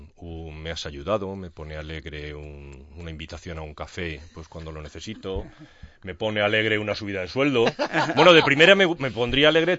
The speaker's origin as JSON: {"language": "Spanish", "town": "Madrid", "region": "Community of Madrid", "country": "Spain", "said": "Y yo también soy de Madrid."}